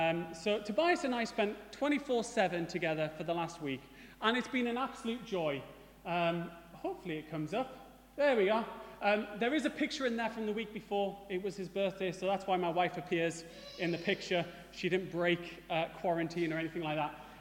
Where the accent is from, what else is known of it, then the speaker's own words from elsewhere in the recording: North East England, United Kingdom; accent: Geordie; I have a mongrel accent, so my parents are church leaders, and so I lived in the northeast for quite a long time. And so I call it a watered-down Geordie, with a little bit of smoggy in there just to top it off.